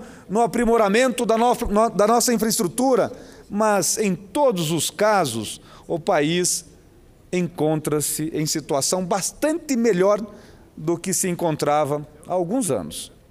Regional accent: Arapuã, Paraná, Brazil; now in Curitiba, Brazil; Eu venho de uma cidadezinha pequena, do interior do Paraná, Ivaiporã. Na verdade, sou do interior de Ivaiporã, sou do distrito de Arapuã, à época, quando nasci, hoje, município de Arapuã, tem 4 mil habitantes

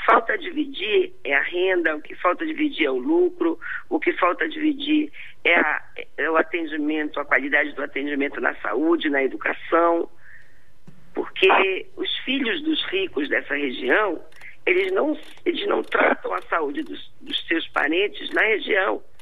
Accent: Alenquer, Pará, Brazil; inclusive de onde eu sou originária. Eu sou filha de Alenquer, uma cidade do Baixo Médio Amazonas, de Tapajós, tão abandonada quanto todas as cidades paraenses, mas, digamos assim, distantes da capital paraense.

